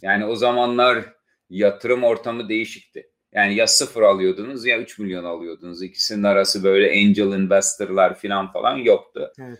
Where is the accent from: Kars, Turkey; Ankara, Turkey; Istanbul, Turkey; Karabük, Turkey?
Istanbul, Turkey; also born or lived in United States; Ben İstanbul'da doğdum, büyüdüm. Alman Lisesi'ne gittim.